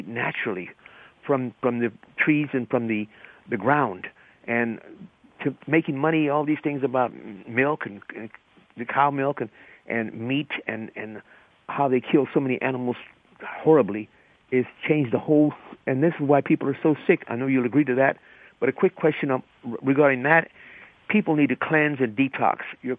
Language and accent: English; Los Angeles, California, United States; He knows I grew up in South Central L.A. and among a real diverse crowd.